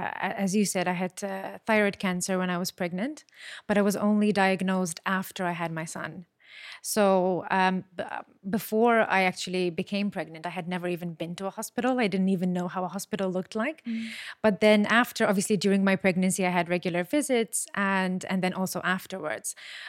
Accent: Gozo, Malta; 37, as you said, probably one of the oldest people you've had on the show. I am a mother. I'm originally from Gozo.

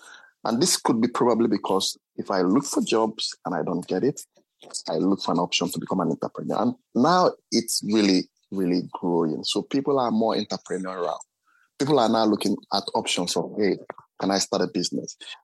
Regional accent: Nigeria; moved away as an adult; now in Finland; I'm from Nigeria originally. I've been able to live in this part of the world for well over two decades. I lived over two decades in my country also.

